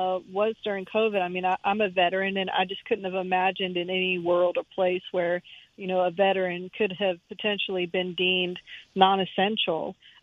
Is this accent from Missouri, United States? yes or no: no; Jacksonville, Florida, United States; also born or lived in Japan; I enlisted right out of high school. I'm from from Jacksonville, Florida. So graduated from Forest High School.